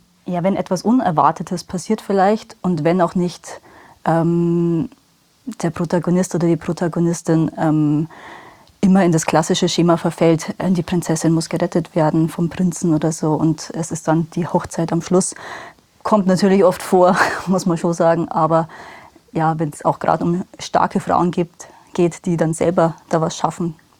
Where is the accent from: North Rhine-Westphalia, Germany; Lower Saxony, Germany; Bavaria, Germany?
Bavaria, Germany; Rosenheim; born there; now in Obing, Germany; ich bin 30 Jahre alt, gebürtige Rosenheimerin, wohne aber seit 7 Jahren in Obing, jetzt im Chiemgau.